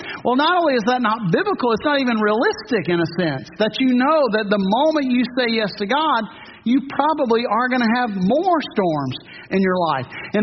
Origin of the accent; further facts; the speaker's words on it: New Orleans, Louisiana, United States; It's kind of like my hometown in New Orleans, way below sea level.